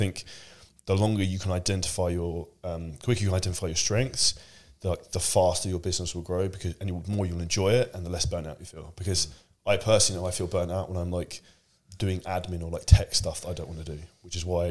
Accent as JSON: {"language": "English", "country": "United Kingdom", "said": "This is not down talking people from Europe, because I'm obviously British, so I can say this."}